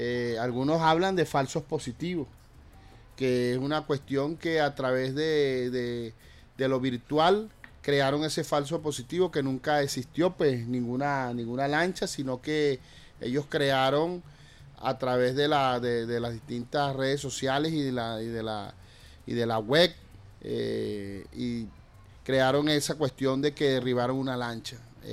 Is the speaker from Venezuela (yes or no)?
yes; Venezuela; por nuestra sangre como venezolano y venezolana corre sangre de libertadores, corre sangre de nuestra resistencia indígena